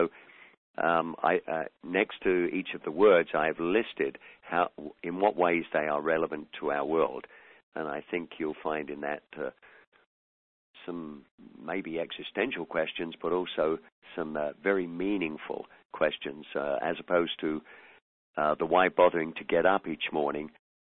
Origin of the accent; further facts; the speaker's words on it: London, United Kingdom; As a young kid, growing up in London, I never knew of anybody who went to counseling.